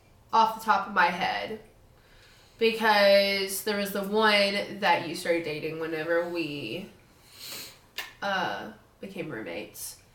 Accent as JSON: {"language": "English", "region": "the South", "country": "United States", "said": "maybe this is just because we're from the South, it's conditioned of like, well, let's work it out."}